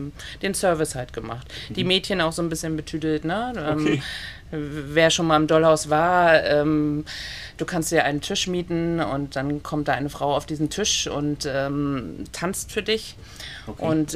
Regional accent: Schleswig-Holstein, Germany; also born or lived in Schwerin; Geboren bin ich in Schwerin. Bin in Schleswig-Holstein zur Schule gegangen. Bin da bis 18 sozusagen geblieben

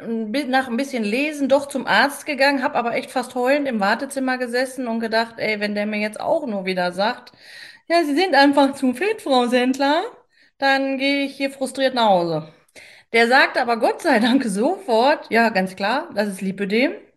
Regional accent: Paderborn, North Rhine-Westphalia, Germany; ich komme aus Paderborn, bin 47 mittlerweile

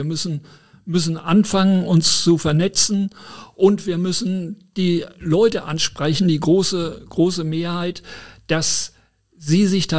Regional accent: Germany; ich bin ja aufgewachsen in Zeiten des Kalten Krieges, als auch Deutschland noch ein sehr autoritärer Staat war.

